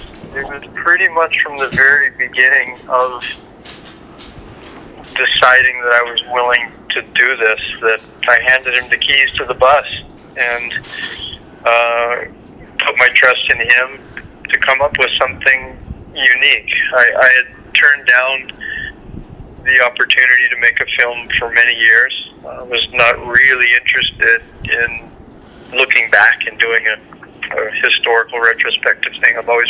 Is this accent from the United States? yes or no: yes; New York, United States; I was, you know, I'm a New Yorker. I flew from New York to L.A.